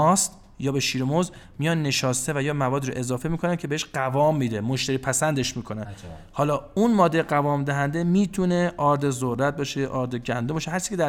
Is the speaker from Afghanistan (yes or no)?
no; Iran; این زشته که ما ایرانی هستیم، عادت کردیم هر چی که می‌خوایم بخوریم.